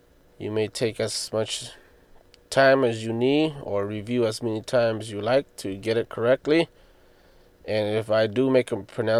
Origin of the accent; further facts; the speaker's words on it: Sacramento, California, United States; from Sacramento, Californi